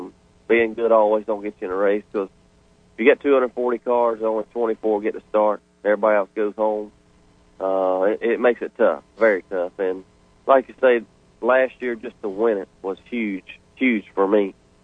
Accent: Florida, United States; Yeah, I grew up here in Florida, raced in, you know, Florida most of all my life until I started traveling a little bit.

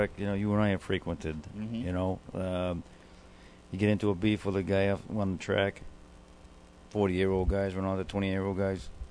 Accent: Massachusetts, United States; I grew up in Massachusetts.

